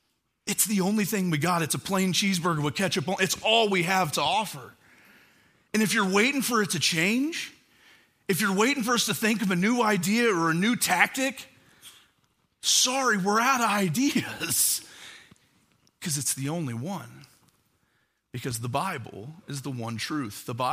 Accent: the South, United States; I'm from the South, and there's something just about like the Masters that brings out every Southern thing in me.

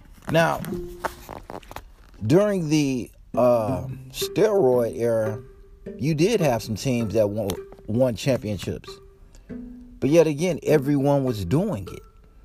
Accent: Houston, Texas, United States; Growing up in Houston, I remember Jeff Bagwell when he came up.

